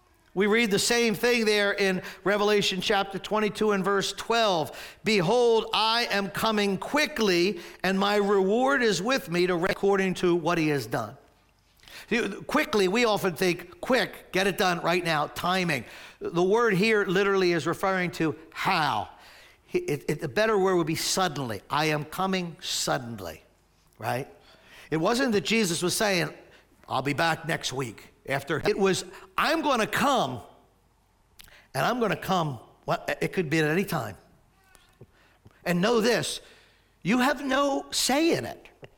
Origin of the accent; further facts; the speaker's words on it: Maple Shade, New Jersey, United States; I grew up in Maple Shade